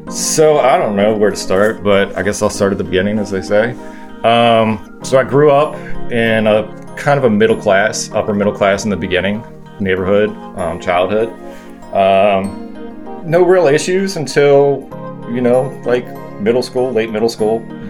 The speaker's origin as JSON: {"language": "English", "town": "Ellicott City", "region": "Maryland", "country": "United States", "said": "Columbia. Ellicott City."}